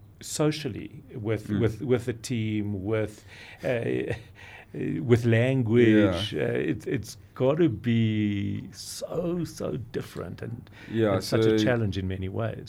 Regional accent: South Africa; we are South African and Jewish.

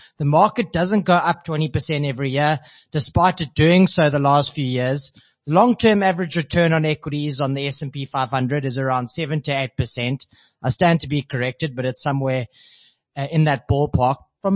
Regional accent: South Africa; Sean, as a South African, I fall into this trap.

